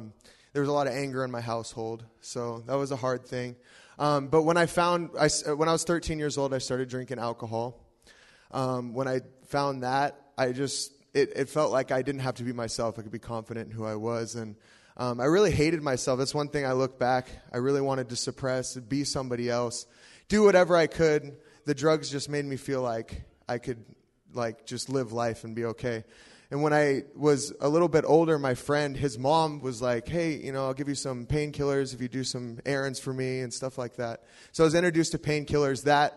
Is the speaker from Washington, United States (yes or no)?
yes; Seattle, Washington, United States; I'm from Seattle, around Seattle area.